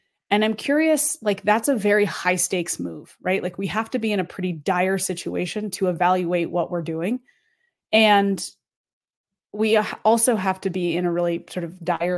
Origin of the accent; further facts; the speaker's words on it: Colorado, United States; Coloradoan. Yeah, there's another syllable there. And Jeff, thank you for coming up to ski with me in my hometown